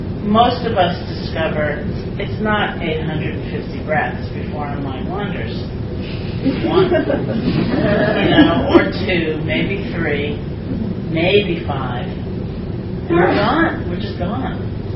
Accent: New York City, New York, United States; I grew up in New York City, you know

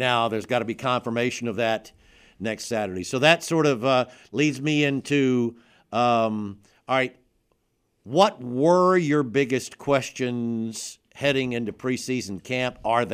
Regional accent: Alabama, United States; growing up in South Alabama, going to the Senior Bowl

